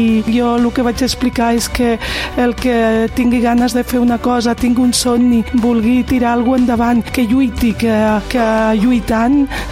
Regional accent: Calella, Catalonia, Spain; born there; Jo sóc nascuda aquí, a Calella, de les arrels del meu pare

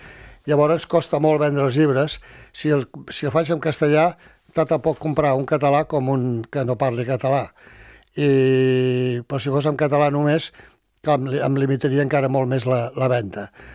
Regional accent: Barcelona, Catalonia, Spain; jo em vaig criar i estudiar a Barcelona, doncs clar, vaig ser educat en castellà. I literàriament doncs, sempre ha sigut castellà. Jo, evidentment, puc escriure cartes amb un amic o una amiga en català, però literàriament em defenso millor en castellà.

